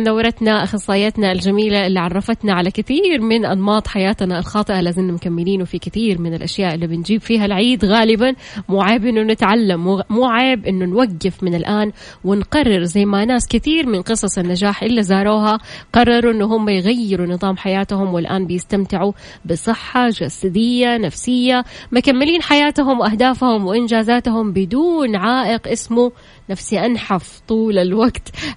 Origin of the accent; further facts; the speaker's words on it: Saudi Arabia; وفي أشياء كثيرة لها علاقة بعاداتنا الصحية خاصة كسعوديين